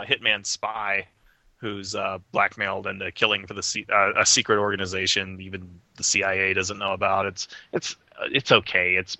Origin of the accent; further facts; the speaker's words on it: Hollywood, California, United States; Growing up in Hollywood, nobody has anything nice to say about Warren Beatty.